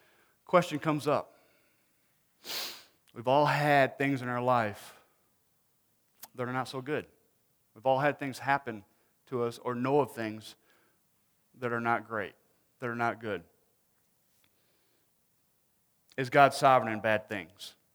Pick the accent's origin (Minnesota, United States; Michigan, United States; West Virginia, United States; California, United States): Michigan, United States; moved away as an adult; Anyway, I'm from Michigan, and we lived there for, we moved down here in 2000.